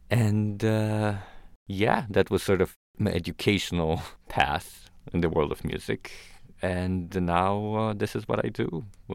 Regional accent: Israel; I'm originally from Israel. That's where I grew up. Grew up in a musical family.

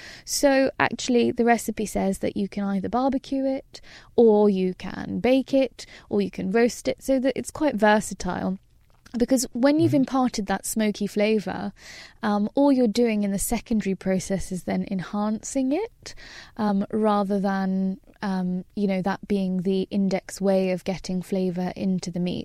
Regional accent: United Kingdom; And you see, I'm British.

